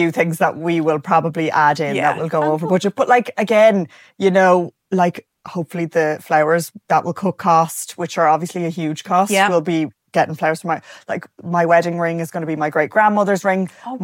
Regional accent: Arklow, County Wicklow, Ireland; because I'm from Arklow, so it's very close

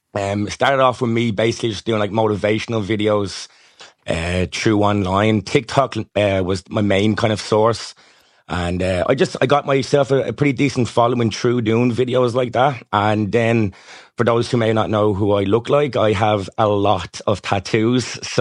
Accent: Ireland; accent: Irish; so being Irish off the bat was pretty easy because I didn't have to have a certain Irish accent.

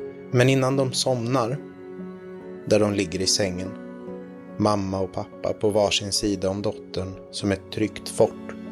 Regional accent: Sunne, Värmland, Sweden; Man byter skola i Sunne där jag växte upp.

